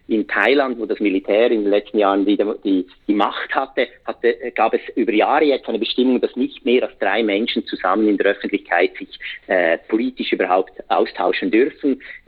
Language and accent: German; Switzerland; moved away; zum Beispiel als Schweizer Bürger und Bürgerin, auch wenn ich im Ausland lebe seit Jahrzehnten